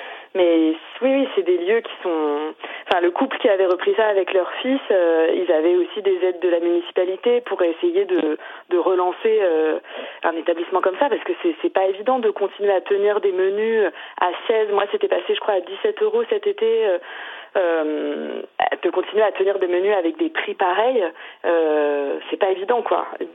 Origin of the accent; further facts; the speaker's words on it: Déols, Centre-Val de Loire, France; Déol, c'est vraiment la ville qui est collée à Châteauroux, enfin là où j'ai grandi.